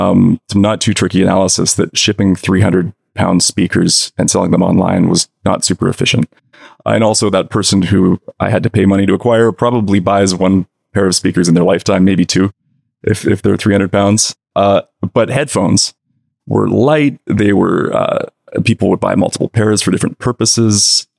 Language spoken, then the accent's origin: English; British Columbia, Canada; I'm Canadian. I live in Vancouver, technically.